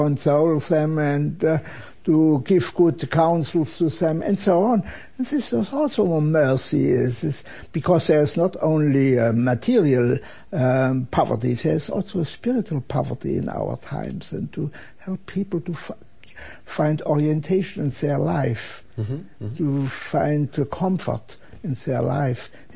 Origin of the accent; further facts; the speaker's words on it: Germany; English is a second language; It was really a tough job in the beginning because I come from Germany.